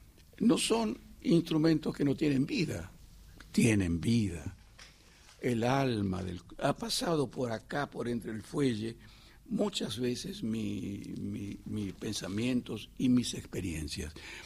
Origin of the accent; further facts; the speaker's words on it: Buenos Aires, Argentina; born there; Yo nací en Buenos Aires, pero yo no tengo nada de la actitud del porteño, pero no porque yo sea antiporteño, yo soy nacido en Buenos Aires, conozco las buenas mañas y las otras